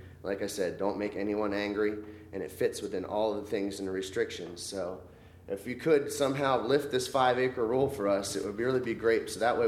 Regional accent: United States; But really, we're just trying to show that I was born and raised here in Sussex County. This is where we live now.

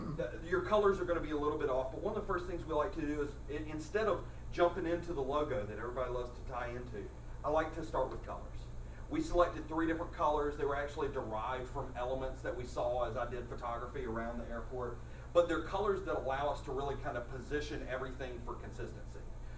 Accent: South Carolina, United States; now in Milford, United States; I live right up the road in Milford. I'm actually not from here, born and raised in South Carolina.

